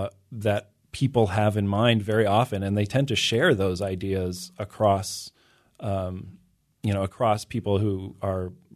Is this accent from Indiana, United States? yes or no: yes; Indiana, United States; No, I'm from Southern Indiana, which is actually sort of a northern part of Kentucky in terms of a dialect.